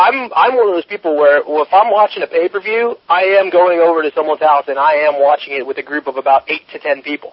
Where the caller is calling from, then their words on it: California, United States; calling from California.